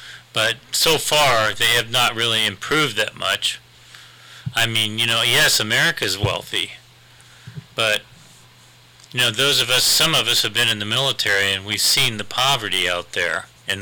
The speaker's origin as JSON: {"language": "English", "country": "United States", "said": "man, I'm glad I'm an American. Glad we're going back to the U.S."}